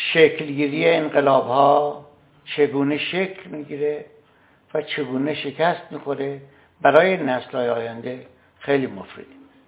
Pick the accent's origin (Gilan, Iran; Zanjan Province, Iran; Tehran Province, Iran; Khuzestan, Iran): Tehran Province, Iran; Varamin; و اما من حقیر که اهل کجا هستم